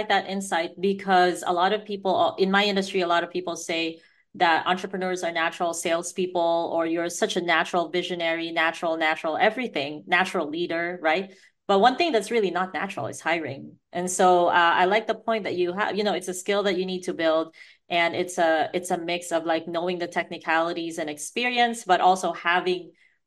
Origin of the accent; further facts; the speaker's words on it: Philippines; especially as a Filipino